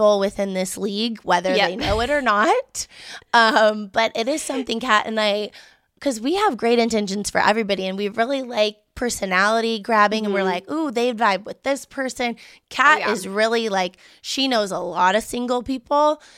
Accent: Houston, Texas, United States; so I'm from Houston, Texas, mm-hmm. and Houston had the Arrows back when I was young, and my dad used to take us to those games.

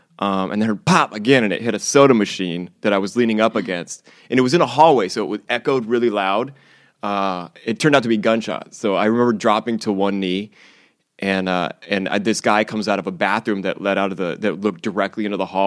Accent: San Diego, California, United States; I grew up in San Diego.

